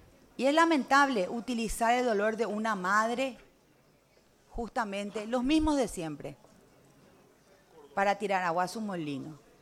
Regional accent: Paraguay; que el dolor no nos invada como parlamentario o más que nada como madres y como paraguayos de lo que ha sucedido.

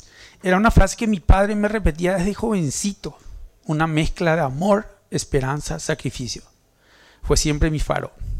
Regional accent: Itá, Central, Paraguay; cuando en mi pueblo Itá, mi padre me despedía con un beso.

